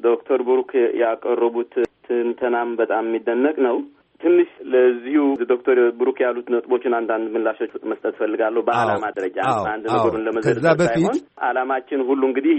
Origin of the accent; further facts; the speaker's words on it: Keren, Anseba, Eritrea; እኔ በዛው ጦርነት ጊዜ ተወልጄ በዛ ጦርነት ጊዜ ያደግኩ ሰው ነኝ። እኔ ያደግኩበት አካባቢ ብዙ ጊዜ እኔ የኖርኩበት ከረን የሚባል አካባቢ ነው።